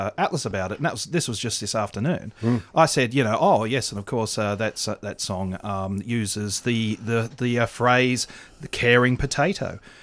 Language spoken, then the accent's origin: English; New South Wales, Australia; scallops were, battered and deep-fried potato slices because I was from New South Wales.